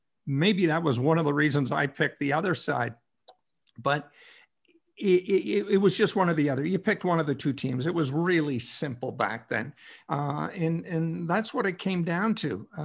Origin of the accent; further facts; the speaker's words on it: Noranda, Quebec, Canada; I was 10 years old when the Leafs won the Stanley Cup. I was growing up in Noranda, Quebec.